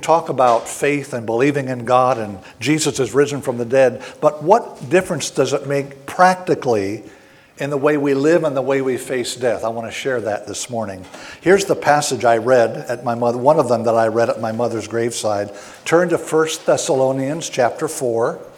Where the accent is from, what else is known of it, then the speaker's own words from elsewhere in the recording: Hawaii, United States; born there; I was born in Hawaii. My mother was born and raised in Hawaii.